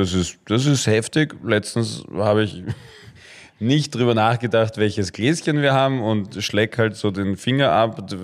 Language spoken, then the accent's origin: German; Vienna, Austria; Ja, als Wiener kann ich eh besser rodeln als Skifahren